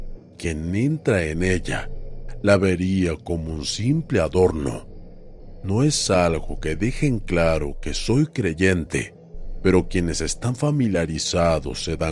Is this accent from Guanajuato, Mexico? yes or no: no; Jalisco, Mexico; Soy de Jalisco, México.